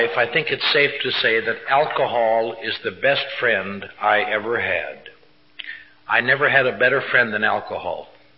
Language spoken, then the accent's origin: English; Wisconsin, United States